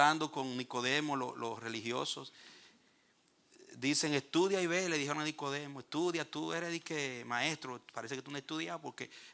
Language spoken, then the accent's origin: Spanish; Juan de Herrera, San Juan, Dominican Republic; born there; Sino que nací en Juan de Herrera, San Juan de la Maguana, en un campo que ni en el mapa de la República se ve.